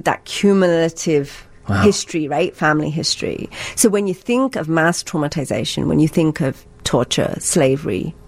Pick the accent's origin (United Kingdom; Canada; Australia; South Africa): United Kingdom; England; I was raised in England, thousands of miles away, didn't have much to do with India, no connection to my ancestors because they were dead